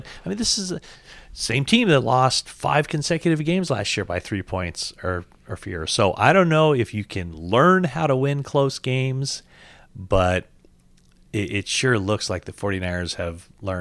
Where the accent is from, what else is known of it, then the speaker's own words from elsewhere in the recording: California, United States; I'm from Northern California. My mom lived in, I don't know if I should say lives or lived in Paradise.